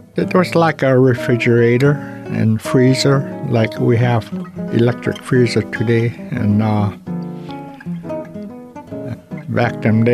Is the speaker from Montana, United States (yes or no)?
no; King Island, Alaska, United States; also born or lived in Nome; And I'm originally from King Island, but I was a summer baby born in Nome in 1947, August 5th. And I'm a senior